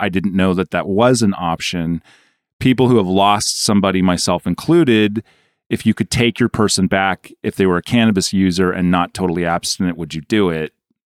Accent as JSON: {"language": "English", "region": "New York", "country": "United States", "said": "And I thought, well, I love irony as a New Yorker"}